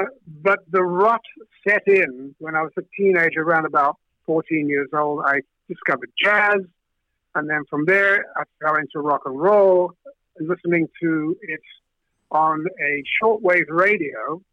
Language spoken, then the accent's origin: English; South Africa; when I was about, I'm guessing, 3 years old, something like that, growing up in South Africa